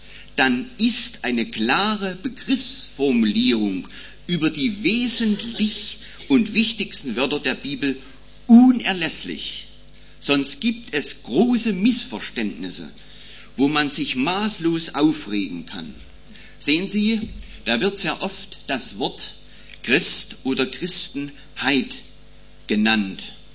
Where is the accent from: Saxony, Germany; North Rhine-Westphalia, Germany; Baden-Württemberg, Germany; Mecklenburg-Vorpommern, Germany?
Saxony, Germany; Ich komme ja aus dem Erzgebirge